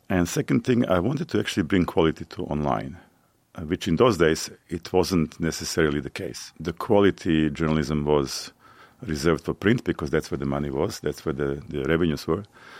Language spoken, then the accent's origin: English; Serbia; moved away as an adult; come from Serbia in today's world, but I prefer to actually consider myself still Yugoslavian. I grew up in Yugoslavia, it shaped me, and I still feel Yugoslavian, although that country does not exist anymore.